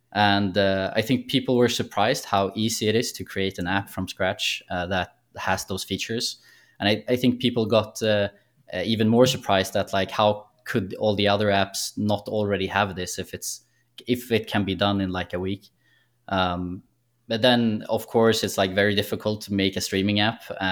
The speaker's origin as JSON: {"language": "English", "country": "Sweden", "said": "I'm a developer from Sweden."}